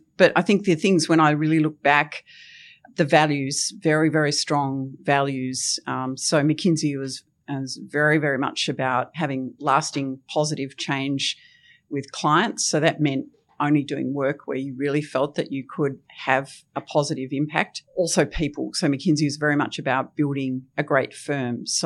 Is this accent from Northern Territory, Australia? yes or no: no; Tasmania, Australia; Well, I loved growing up in Tasmania and, yeah, I was a bit of a tomboy, loved being on the farm.